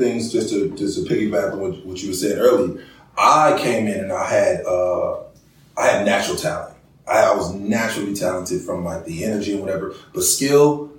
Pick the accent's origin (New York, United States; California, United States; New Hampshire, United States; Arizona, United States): California, United States; Oakland; Like, here I am. I come from Oakland. So I started out working at Home Depot.